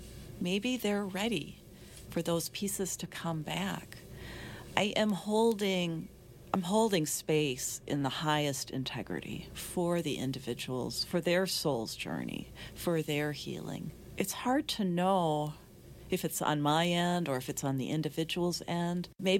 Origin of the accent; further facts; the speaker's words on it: Wisconsin, United States; now in Minnesota, United States; I'm a transplant from Wisconsin, right? I didn't make any friends here in Minnesota until I had cancer.